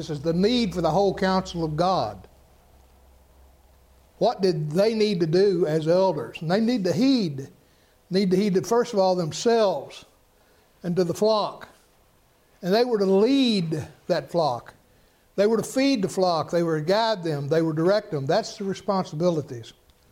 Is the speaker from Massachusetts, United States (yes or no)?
no; Kentucky, United States; Now, I grew up in Kentucky, and when I read that first time, I thought that "you all" was talking about the elders.